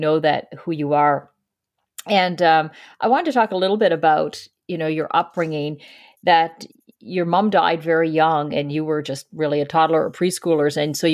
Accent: Miramichi, New Brunswick, Canada; I come from Miramichi. So when, yes, I went back to, so a small, you know, smaller community at the time when I was growing up.

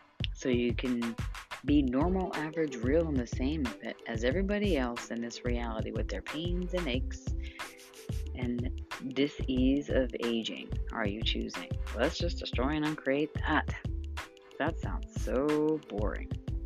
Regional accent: New York, United States; I grew up in New York, right down from the train station.

